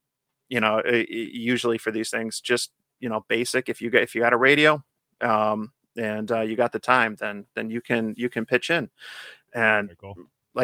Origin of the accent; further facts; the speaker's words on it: New Hartford, New York, United States; he's in New Hartford, which is a suburb of Utica. I'm like, hey, I'm from New Hartford.